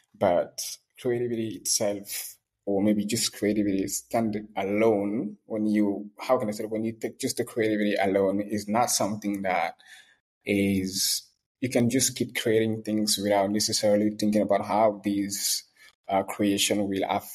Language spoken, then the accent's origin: English; Guinea; moved away as an adult; now in Senegal; I'm from Guinea and I born and raised in Guinea, and now I'm based in Senegal since 2009, I guess.